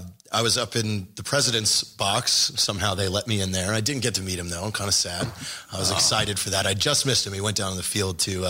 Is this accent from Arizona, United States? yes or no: no; Washington, United States; So I'm from Washington.